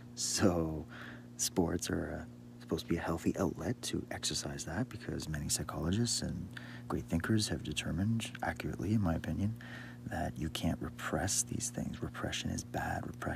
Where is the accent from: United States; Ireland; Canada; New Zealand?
Canada; I grew up in Canada